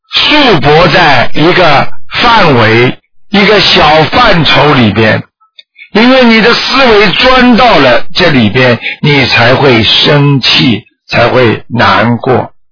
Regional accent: China; 我们中国人有句古话叫解铃还需系铃人

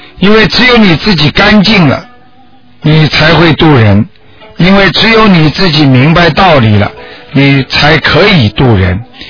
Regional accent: China; 实际上就是我们中国人的年三十

